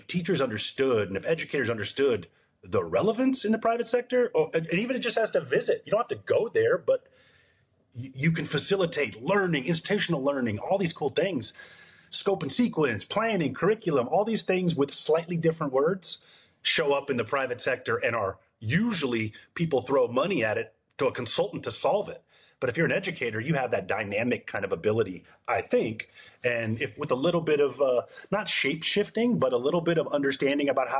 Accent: Pacific Northwest, United States; now in San Diego, United States; I grew up in the Pacific Northwest, man. But I live down here in San Diego

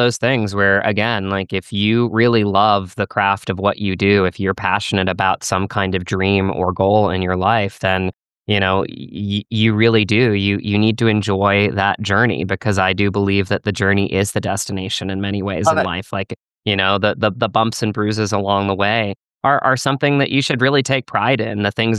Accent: Virginia, United States; And I look at like some of my core friends in my life growing up in Virginia, and they've been my truest supporters through and through.

